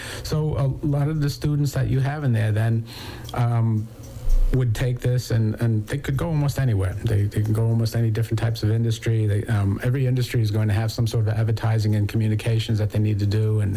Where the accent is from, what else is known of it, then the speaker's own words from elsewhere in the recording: New York, United States; And I grew up in New York, so everybody wanted to be a New York Yankee.